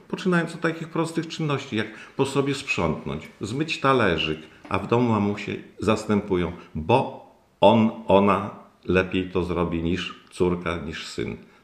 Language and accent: Polish; Supraśl, Podlaskie Voivodeship, Poland; Ja jestem supraślaninem. Urodziłem się tu w Suprasiu, tu mieszkam, no tu wróciłem po wielu latach.